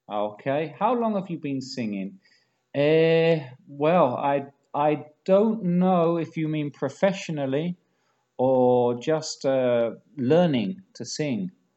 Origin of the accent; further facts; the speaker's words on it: South East England, United Kingdom; now in London, United Kingdom; You probably know that I'm from Kent, from the county of Kent, which isn't very far from London anyway. I mean, it's 1 hour into the centre of London.